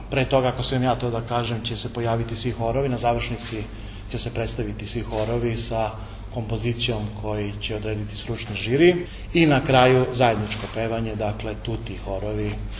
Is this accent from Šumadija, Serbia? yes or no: yes; Kragujevac, Šumadija, Serbia; meni je veliko zadovoljstvo i čast kao Kragujevčanin da mogu da učestvujem na ovom festivalu